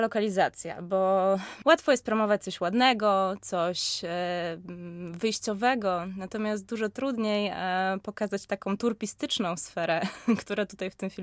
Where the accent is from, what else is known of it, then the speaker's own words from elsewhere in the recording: Łódź, Łódź Voivodeship, Poland; born there; My, cała ekipa filmowa i wszyscy aktorzy to są łodziaki z urodzenia.